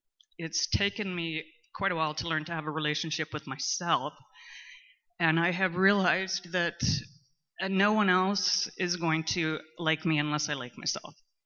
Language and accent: English; Canada; I'm from Canada.